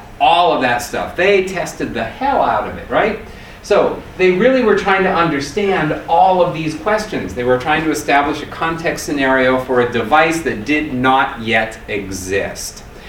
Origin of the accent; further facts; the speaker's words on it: New Orleans, Louisiana, United States; I'm from New Orleans in a good big storm, you know, but out here, people are like, oh, wow, it's really raining.